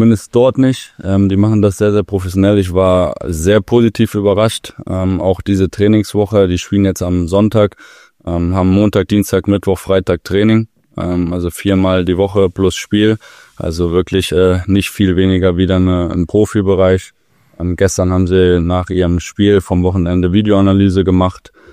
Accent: Kassel, Hesse, Germany; born there; ich komme gebürtig aus Kassel, meine Familie lebt komplett in Kassel.

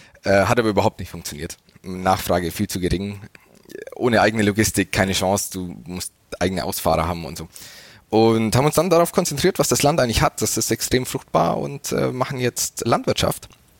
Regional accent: Bavaria, Germany; born there; ich bin ganz in der Nähe von Landsberg hier geboren und habe dann in München studiert und auch den Großteil meines Berufslebens in München verbracht. Mit kleinen Stationen im Ausland

